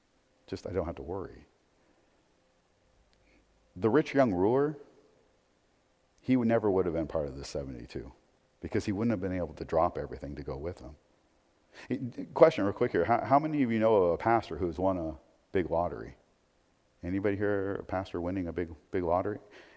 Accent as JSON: {"language": "English", "town": "Portland", "country": "United States", "tie": "born or raised there", "said": "I always thought I would be serving in Portland. I was born and raised in Portland."}